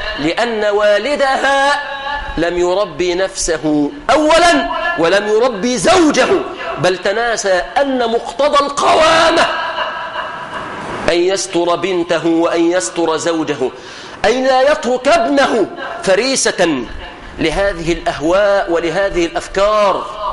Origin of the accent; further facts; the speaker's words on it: Egypt; اللهم احفظ بلادنا مصر